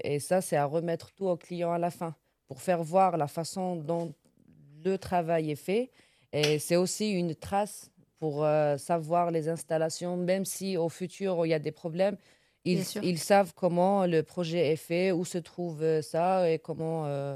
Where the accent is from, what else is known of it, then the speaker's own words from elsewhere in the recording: Algeria; now in France; moi, je suis venue directement d'Algérie en Maurienne.